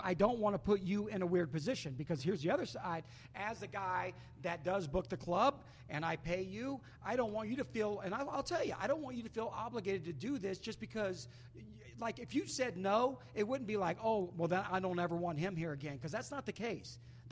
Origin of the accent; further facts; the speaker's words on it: Charleston, South Carolina, United States; moved away; But I'm not from here either. I'm mm-hmm. from South Carolina. I was raised in Charleston, and I remember that when I came to Utah